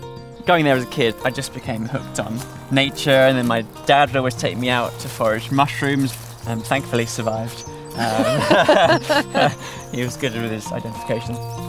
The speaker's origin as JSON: {"language": "English", "region": "South East England", "country": "United Kingdom", "tie": "born or raised there", "said": "I grew up in Oxfordshire, which is quite a green place to go up."}